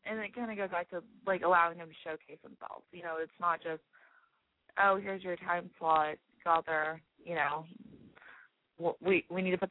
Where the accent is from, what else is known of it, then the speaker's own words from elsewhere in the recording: Texas, United States; It showcases that I'm from Texas and strong.